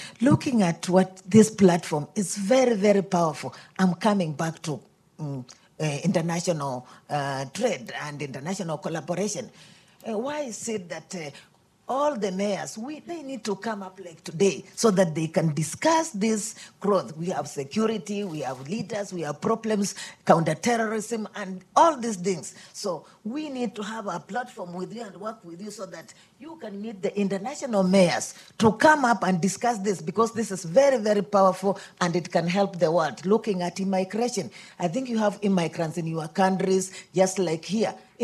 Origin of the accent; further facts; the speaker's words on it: Kenya; now in Washington, United States; I'm based here in Washington, D.C., though I'm from Kenya.